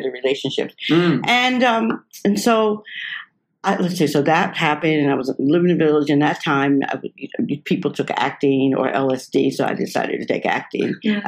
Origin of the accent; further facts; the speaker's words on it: Westbury, New York, United States; But, you know, I grew up in Westbury, Long Island in 1943.